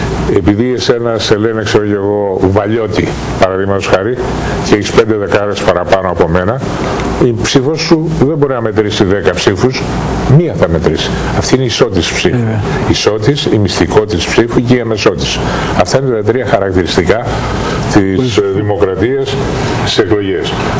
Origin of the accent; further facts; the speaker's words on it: Central Greece, Greece; όταν πηγαίνω στο χωριό μου, στο νομό Φιότιδο, στην επαρχία Λοκρίδος, επειδή εκεί η συγχωρεμένη μάνα μου και ο συγχωρεμένος ο πατέρας μου, από εκείνη η καταγωγή τους